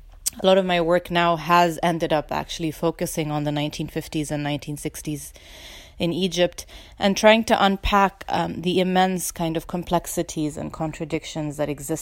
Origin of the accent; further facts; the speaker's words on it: Zambia; the fact that I ended up growing up in Zambia